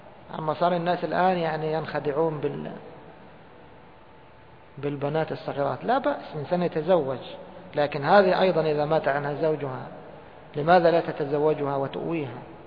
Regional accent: Egypt; احنا يقولوا عندنا في مصر يقول لك هذه امرأة بتدوب رجال

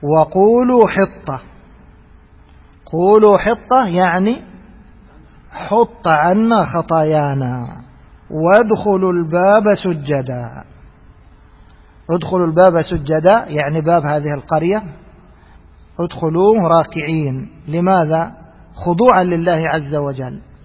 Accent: Egypt; هي موجود هذا مشهور عندنا في مصر طائر السماني

